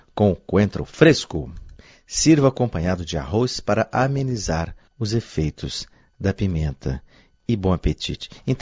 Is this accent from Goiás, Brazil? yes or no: yes; Goiás, Brazil; Eu sou goiano e conheço açafrão desde criança